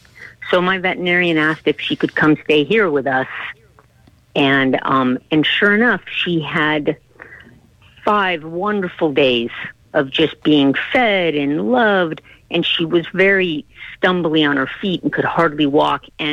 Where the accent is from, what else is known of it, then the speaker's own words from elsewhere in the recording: Los Angeles, California, United States; I grew up all over the place. I started out in L.A., but I did some of my childhood in Buenos Aires, and I've lived in Mississippi, Louisiana, Texas, Canada, Spain, Argentina, everywhere.